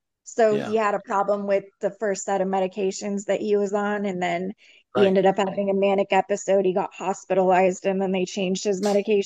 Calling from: Arizona, United States; I'm calling from Arizona.

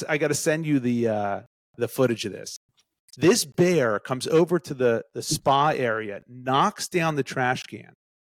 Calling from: Philadelphia, Pennsylvania, United States; I'm back in Philly.

